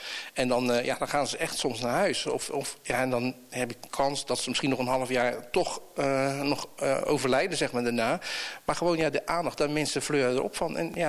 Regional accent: Bergschenhoek, South Holland, Netherlands; En ja, en ik kom dan zelf, kom ik uit Bergshoek.

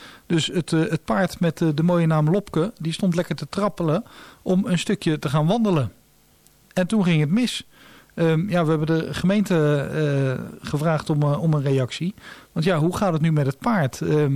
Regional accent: Netherlands; Want ja, om een of andere reden, wij zijn Nederlanders en dan zoeken we het water op met mooi weer.

